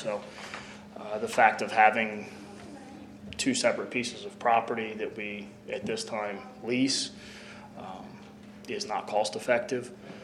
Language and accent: English; Salisbury, Maryland, United States; I grew up in Salisbury, so I am Eastern Shore to the heart. I graduated from high school from Waihai in Salisbury.